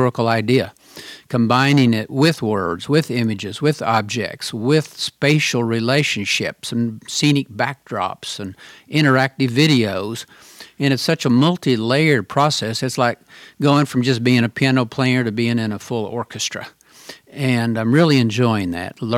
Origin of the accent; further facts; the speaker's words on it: Oklahoma, United States; people would know I either wrote the book or I was from Oklahoma.